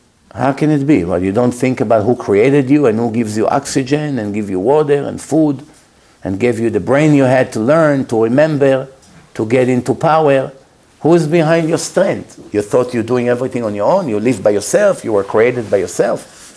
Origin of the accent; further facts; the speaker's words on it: Manhattan, New York, United States; I grew up in Manhattan. My parents put me in public school.